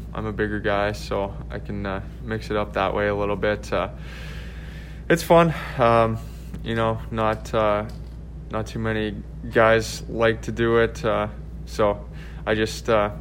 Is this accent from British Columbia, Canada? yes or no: no; Saskatchewan, Canada; Yeah, I loved growing up in a small town.